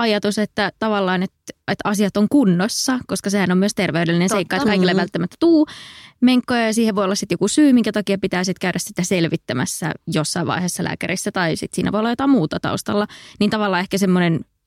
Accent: Eno, North Karelia, Finland; Ja ne oli Helsingistä ostettu ja se on Enossa, mistä mä oon kotoisin, niin iso juttu.

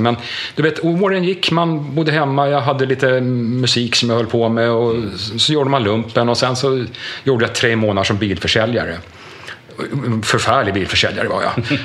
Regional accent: Fårö, Gotland, Sweden; also born or lived in Gothenburg; Jag är född i Göteborg, för min mamma bodde där när hon träffade pappa. Men jag sen 10 dagars ålder så har jag vuxit upp på Fårö. På en gård som heter Langhammar som ligger längst ut på nordvästra spetsen.

